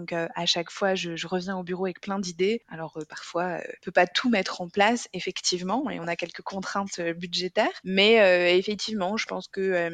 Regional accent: Lyon, Auvergne-Rhône-Alpes, France; now in Lille, France; Sur la partie perso, moi, j'ai 37 ans, je suis lyonnaise. Ça fait néanmoins plus de 10 ans que je suis en quelque sorte expatriée dans le nord de la France. J'habite près de Lille.

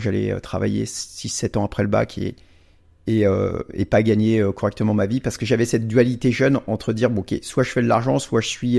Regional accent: Normandy, France; Je viens de la Normandie, enfin, moi je viens de loin, hein, je viens d'un autre monde.

